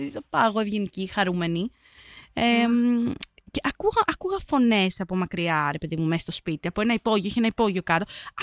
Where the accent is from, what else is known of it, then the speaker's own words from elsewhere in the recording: Athens, Attica, Greece; Είμαι πρωτευουσιάνα, είμαι Αθηναία, εδώ έχω μεγαλώσει, δεν το συνηθίζω.